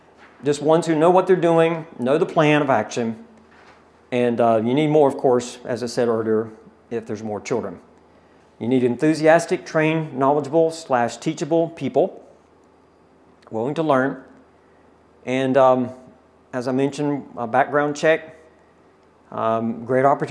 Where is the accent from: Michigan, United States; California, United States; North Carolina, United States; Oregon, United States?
North Carolina, United States; Now, there's some good things in Andy Griffith. That's North Carolina. We're from North Carolina. I like Andy Griffith.